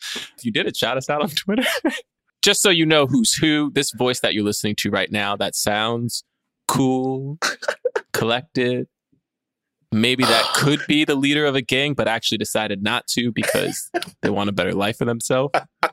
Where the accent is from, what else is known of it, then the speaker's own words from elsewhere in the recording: New York, United States; born there; No, I was born in New York. So I'm just saying, I'm just talking about my own experience relating to it